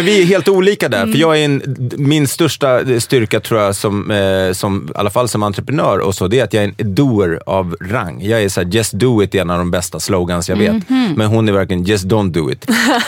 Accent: Sweden; jag är från Sverige

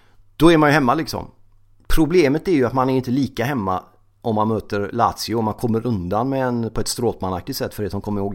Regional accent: Gothenburg, Västra Götaland County, Sweden; Jag kollar handbolls-EM, vilket är en som göteborgare så får man ju liksom handbollen med blod.

